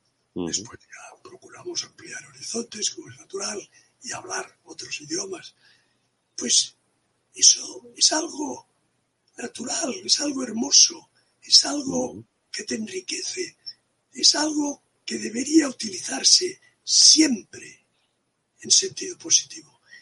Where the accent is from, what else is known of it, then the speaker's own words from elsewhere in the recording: Catalonia, Spain; Que somos catalanes y españoles.